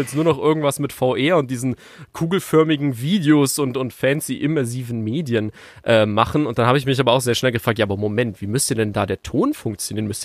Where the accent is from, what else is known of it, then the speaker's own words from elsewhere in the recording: Ingolstadt, Bavaria, Germany; now in Munich, Germany; Ich komme hier aus München, also beziehungsweise ich komme aus Ingolstadt, aber ich sitze hier in München in meinem Studio in Mosach, falls das jemand kennt, im Nordwesten.